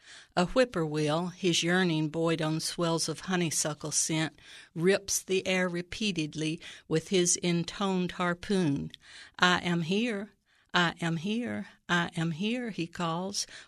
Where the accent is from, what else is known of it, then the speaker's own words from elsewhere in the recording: Xenia, Ohio, United States; I'm from Xenia.